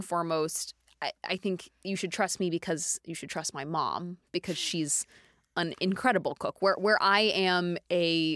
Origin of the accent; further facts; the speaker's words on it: Dallas, Texas, United States; the fact that I grew up in Dallas, Texas, and the influences from that, the television shows I watched and the movies I was obsessed